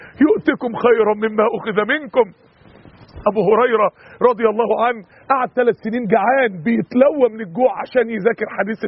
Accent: Mansoura, Dakahlia, Egypt; عندنا في المنصورة واحد كان فتح مقهى كافيه عشان يتجوز

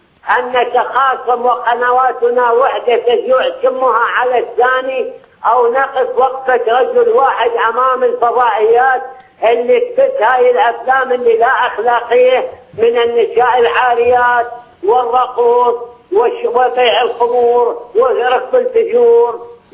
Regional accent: Najaf, Najaf Governorate, Iraq; أنا من النجف مدينة الإمام علي بن أبي طالب عليه السلام.

